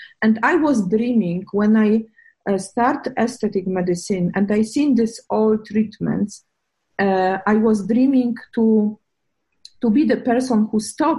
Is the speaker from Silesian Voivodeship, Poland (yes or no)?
yes; Silesian Voivodeship, Poland; English is a second language; It's not far away from my hometown and close to airport in Katowice.